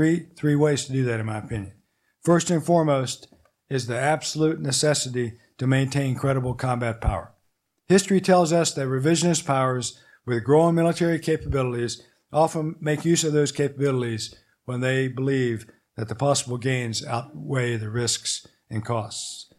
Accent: Tennessee, United States; Because I'm from Tennessee, if you can't tell already, I'm sometimes accused of simplifying the complex into something that's easier to understand.

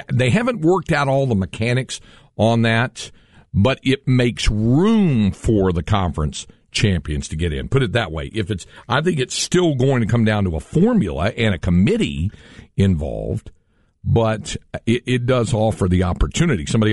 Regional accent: North Carolina, United States; when I grew up in North Carolina, if the Tar Heels went 10-1 and went to the Peach Bowl or the Liberty Bowl, that was a cool deal.

